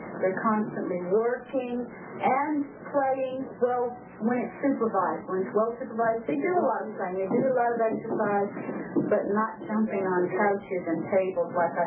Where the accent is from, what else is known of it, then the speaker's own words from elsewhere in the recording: Florida, United States; I'm originally from Florida.